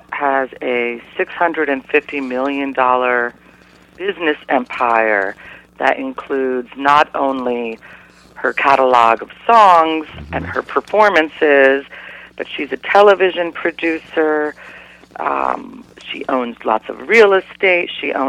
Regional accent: Cincinnati, Ohio, United States; but I grew up in Cincinnati

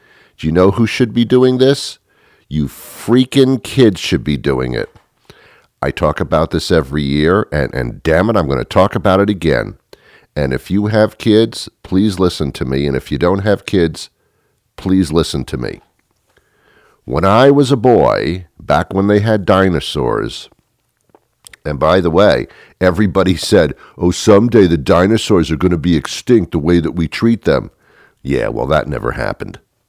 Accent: New York, United States; also born or lived in New Jersey / Rochester, New York / Boston area; I've lived in the Northeast all of my life. I was brought up in New York and New Jersey. Then I moved to Rochester, New York for a while, and then to the Boston area.

